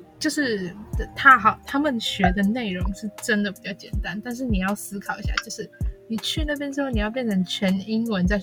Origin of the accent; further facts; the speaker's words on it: Taiwan; 我是台湾人这样子，就是他们知道之后说，哦，原来你是台湾人，就会吓一跳。